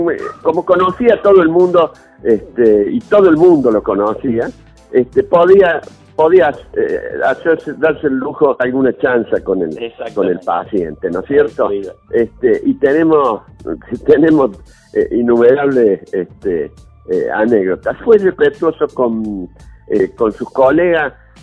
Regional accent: Saldán, Córdoba, Argentina; yo soy de Saldán, he pasado toda mi vida

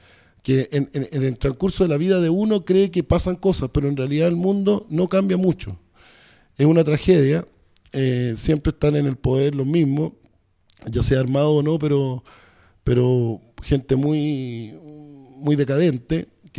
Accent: Chile; voy caminando y me encuentro con un niño, y ese niño me dice, ¿y tú qué haces acá? Que sé, bueno, soy chileno, le dice, ya tenía 8 años, 7 años.

